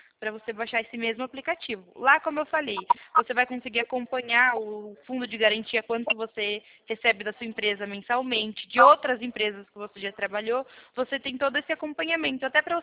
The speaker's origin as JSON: {"language": "Portuguese", "region": "São Paulo", "country": "Brazil", "said": "Eu sou do interior de São Paulo."}